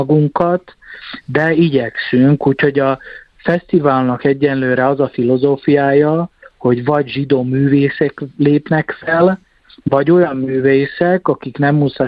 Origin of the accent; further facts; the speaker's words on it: Slovakia; magyarok vagyunk a magyar lakta területről, Magyarországon azt szokás mondani, hogy felvidéki magyarok, úgyhogy mi innen származunk